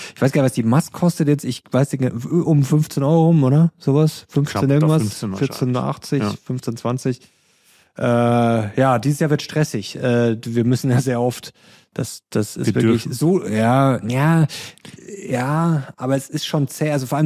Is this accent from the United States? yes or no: no; Rosenheim, Bavaria, Germany; ich war am Sonntag in meiner alten Heimat in Rosenheim.